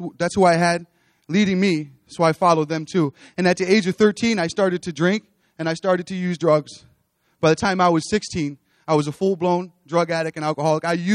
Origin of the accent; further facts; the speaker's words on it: Batavia, United States; I'm here from Batavia. I grew up here, and this is where I went to school, and this is where I made all of my friends.